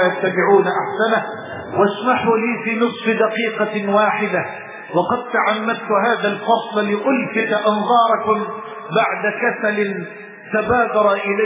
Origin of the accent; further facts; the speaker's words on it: Egypt; واجعل بلدنا مصر أمنا أمانا، سخاء رخاء